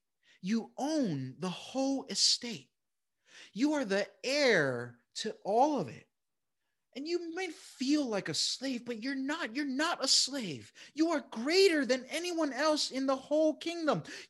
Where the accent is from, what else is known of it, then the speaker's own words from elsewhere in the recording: Flushing, New York, United States; So still in Flushing, New York. I grew up in the States, but, you know, still in the same town, but just a slightly bigger place.